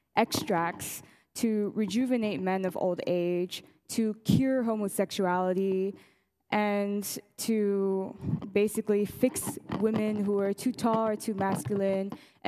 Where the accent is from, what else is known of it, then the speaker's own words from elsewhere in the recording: Los Angeles, California, United States; now in Vienna, Austria; I'm born and raised in Los Angeles, and now I'm based in Vienna.